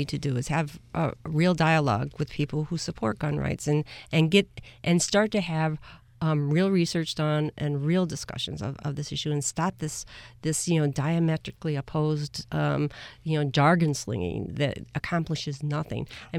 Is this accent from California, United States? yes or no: no; New York, United States; growing up in Washington County in the 60s